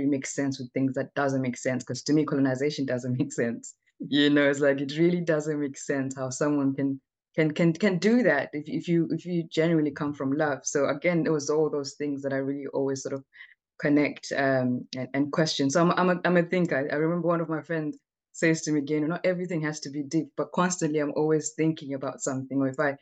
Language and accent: English; Zimbabwe; especially as an African who was born and raised in Zimbabwe, but who really has very Western views and values due to colonization.